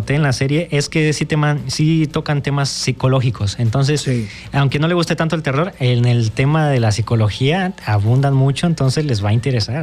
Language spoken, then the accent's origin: Spanish; Mexico; Ahora sí, no solo el 15 de septiembre de que somos mexicanos, ¿no?